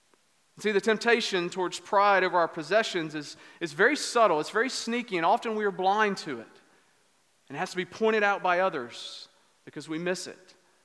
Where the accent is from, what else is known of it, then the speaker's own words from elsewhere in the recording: United States; I found myself guilty at times of using my wealth as a foreigner, as an American